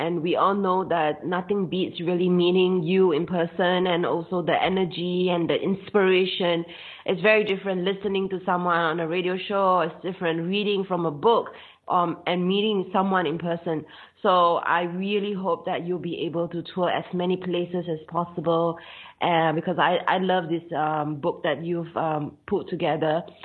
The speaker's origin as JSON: {"language": "English", "country": "Singapore", "said": "I'm from Singapore. I'm Singaporean, and I spent very little time in the United States, and I was only there really for my doctorate, and I haven't been back there for the last 7-8 years."}